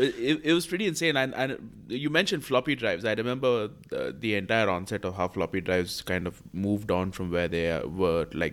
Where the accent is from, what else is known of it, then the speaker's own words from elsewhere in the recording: India; now in United Arab Emirates; So I grew up in India. I didn't grow up here in the UAE.